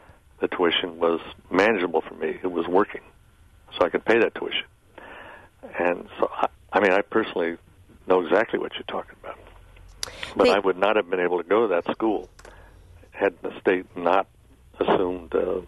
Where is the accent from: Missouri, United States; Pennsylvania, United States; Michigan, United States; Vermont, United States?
Missouri, United States; Kansas City; I grew up in Kansas City and worked my way through college.